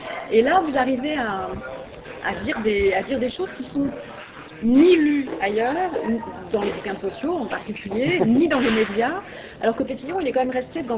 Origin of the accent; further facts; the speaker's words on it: France; now in Canada; tout comme moi, peut-être je suis française et vivant ici